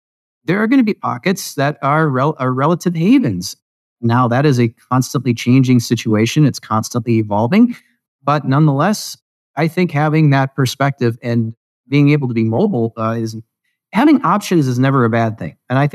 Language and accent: English; United States; And the U.S., I'm American. I was born. I was raised there. I have family there.